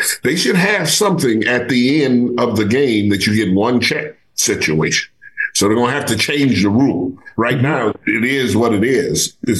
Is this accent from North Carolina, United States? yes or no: no; Michigan, United States; So Campy and I, we really go way back, and I'm from Michigan.